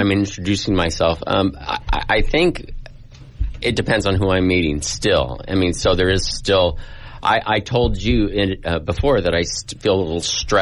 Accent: California, United States; Well, I grew up on the Central Coast.

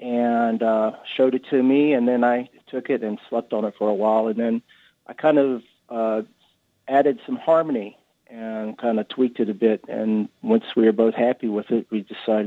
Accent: North Carolina, United States; the roots of country and blues and gospel are things I was deeply imbued with growing up in North Carolina.

